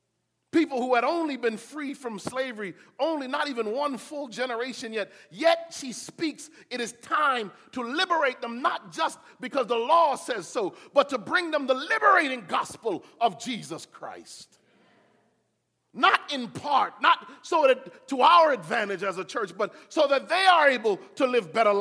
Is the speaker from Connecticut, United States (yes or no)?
yes; Connecticut, United States; born or raised there